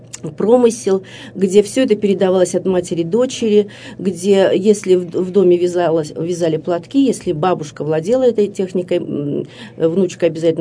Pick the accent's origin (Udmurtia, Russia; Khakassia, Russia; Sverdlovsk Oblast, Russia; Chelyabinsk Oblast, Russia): Sverdlovsk Oblast, Russia; Yekaterinburg; moved away as an adult; Я тоже такой переселенец, ну, 20 века. Я приехала из Екатеринбурга, тогда еще из Свердловска, после института, после университета, молодой искусствовед